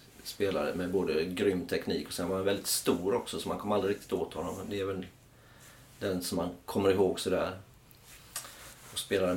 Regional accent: Gothenburg, Västra Götaland County, Sweden; Eftersom jag kommer från Göteborg så är halländsk fotboll för mig fantastiska planer och underbara förutsättningar att spela.

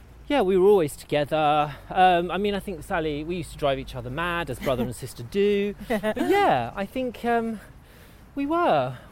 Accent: Luton, East of England, United Kingdom; I'm from Luton, Bedfordshire. Yes. Born and bred, born in the L&D hospital. Grew up there.

